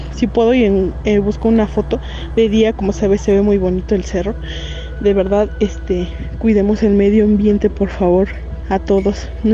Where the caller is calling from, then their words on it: Teziutlán, Puebla, Mexico; unos saludos desde Tichitlán. Ese día escuché que estaban, hablaron sobre las cuevas aquí en el municipio de donde soy.